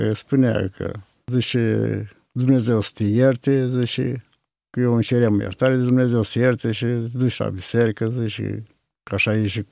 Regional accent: Bursușeni, Romania; born there; Am născut în Bursușeni, comuna Pereștii, în anul la 25 noiembrie 1929. M-am născut în creștine ortodoxe

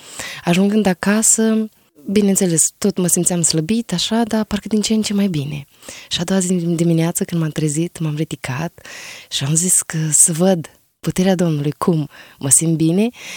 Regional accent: Suceava, Suceava County, Romania; also born or lived in Prahova; am 30 de ani și m-am născut într-o familie de credincioși. M-am născut în Prahova, acolo stăteam pe atunci. La vârsta de 4 ani am venit în Suceava, am locuit în Burdujeni.

